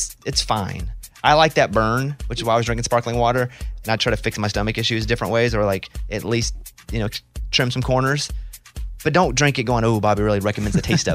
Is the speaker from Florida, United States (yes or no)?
yes; Florida, United States; Because I didn't have a tractor. I'm like from Florida.